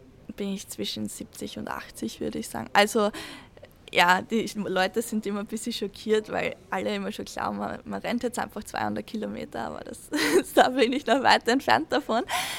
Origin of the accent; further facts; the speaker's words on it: Austria; Einfach auch aufzeigen, dass man auch als Österreicherin da vielleicht Richtung Mittelfeld mitlaufen kann.